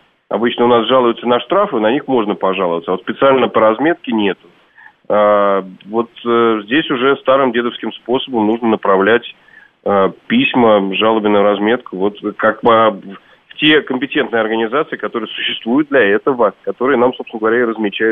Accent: Moscow, Russia; я, впрочем, как коренной москвич

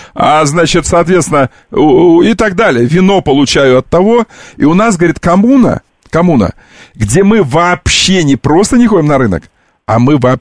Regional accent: Moscow, Russia; Это мы, москвичи

